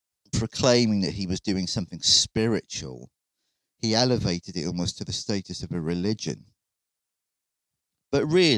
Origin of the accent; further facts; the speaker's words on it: Wales, United Kingdom; or Crowley if you're posh in English, and I'm Welsh and I'm not posh, so I'll continue to call him Crowley